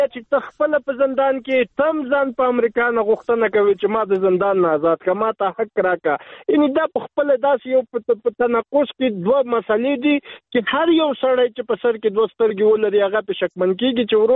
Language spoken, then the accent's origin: Pashto; Afghanistan; زه هم افغان یم